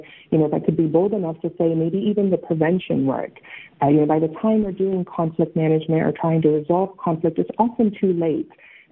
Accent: Spartanburg, South Carolina, United States; also born or lived in Saudi Arabia; I was born in Saudi Arabia, moved to Spartanburg, South Carolina when I was still 6 months. So between, you know, being, you know, born in the Middle East with roots in the Middle East and growing up in the South and to Palestinian immigrant parents

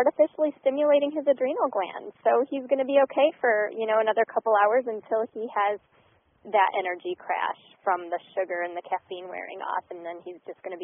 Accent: Michigan, United States; I say pop because I'm from Michigan

